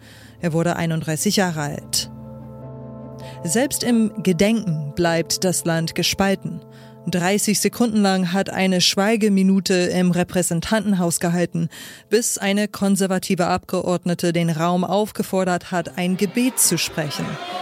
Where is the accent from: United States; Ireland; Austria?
United States; Mich bedrückt als Amerikanerin, heute ist in meinem Heimatland alles Kulturkampf.